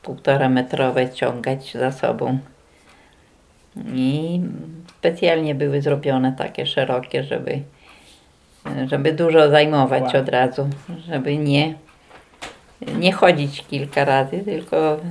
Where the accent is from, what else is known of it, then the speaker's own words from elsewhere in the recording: Siemiatycze, Podlaskie Voivodeship, Poland; born there; Urodziłam się w Siemiatyczach. Rodzice moi byli rolnikami.